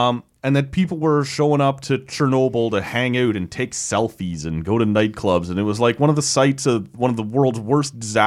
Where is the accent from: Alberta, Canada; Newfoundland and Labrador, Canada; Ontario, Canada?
Ontario, Canada; Oshawa; I grew up in Oshawa, man. Right in between two nuclear plants.